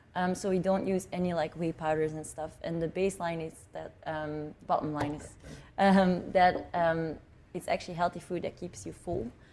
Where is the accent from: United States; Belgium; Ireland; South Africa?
Belgium; now in United Kingdom; I'm from Belgium.